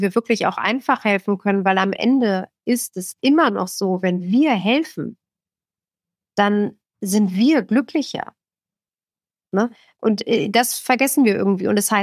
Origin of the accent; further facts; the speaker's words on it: West Berlin, Berlin, Germany; Ich komme aus West-Berlin, für mich war das Thema West-Ost ein Riesenthema.